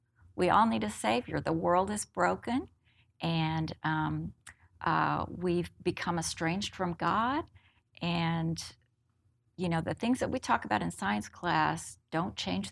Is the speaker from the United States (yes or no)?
yes; Houston, Texas, United States; and so I grew up in Westbury here in Southwest Houston, and I needed to stay close to home.